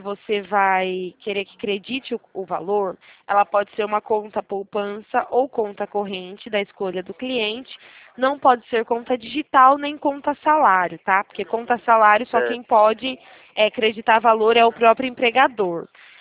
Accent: Araras, São Paulo, Brazil; não sou de Campinas, sou aqui de Araras.

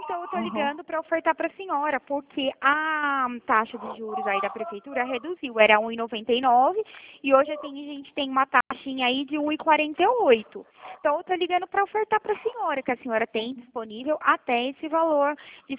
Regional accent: Mogi Guaçu, São Paulo, Brazil; Eu sou de Mogi Guaçu

